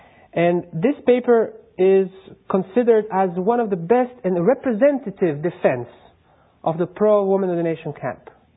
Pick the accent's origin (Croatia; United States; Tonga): Croatia; I'm from Croatia, but I'm a student at Andrews University, where I'm finishing my doctoral dissertation.